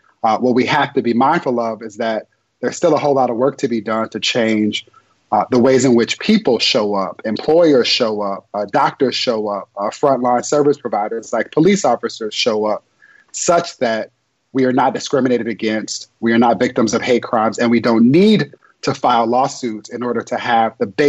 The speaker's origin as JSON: {"language": "English", "town": "Inglewood", "region": "California", "country": "United States", "tie": "born there", "said": "while I was born in Inglewood, California, my parents were both born and raised in Austin, Texas."}